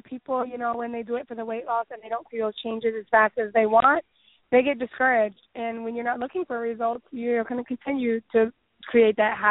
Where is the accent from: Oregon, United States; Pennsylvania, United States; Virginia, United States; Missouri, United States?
Virginia, United States; Richmond; also born or lived in Atlanta, Georgia; I grew up in Richmond, but I moved down there to try to make more money doing graphic design